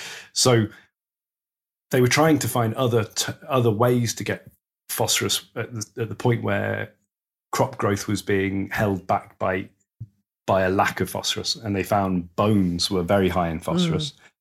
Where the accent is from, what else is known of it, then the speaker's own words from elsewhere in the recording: United Kingdom; Probably British, so I don't offend anyone because I am British, right?